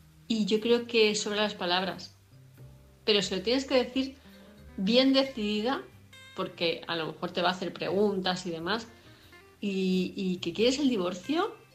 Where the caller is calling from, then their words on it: Palma de Mallorca, Balearic Islands, Spain; de Palma de Mallorca.